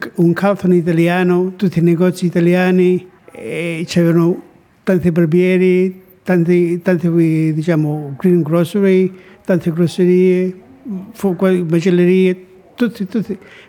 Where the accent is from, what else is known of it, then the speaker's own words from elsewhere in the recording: Varapodio, Calabria, Italy; moved away; Un piccolo paese chiamato Varapodio, provincia di Reggio Calabria.